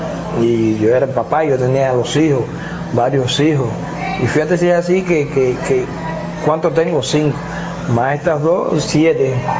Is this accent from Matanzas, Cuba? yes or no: no; Habana del Este, Havana, Cuba; yo me crié en Habana del Este con mis tíos. Y ahí fue donde yo estudié la primaria, en una escuela primaria.